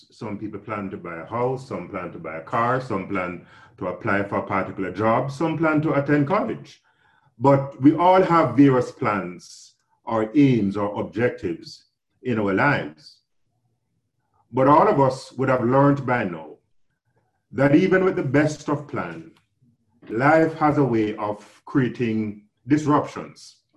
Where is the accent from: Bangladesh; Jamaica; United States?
Jamaica; especially from my home country, Jamaica.